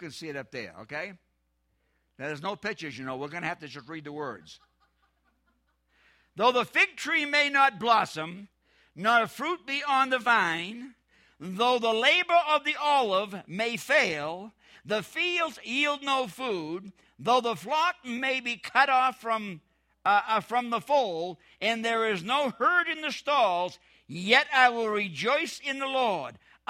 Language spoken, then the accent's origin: English; New Hampshire, United States; See, I'm saying it different. I'm from New Hampshire, Randall.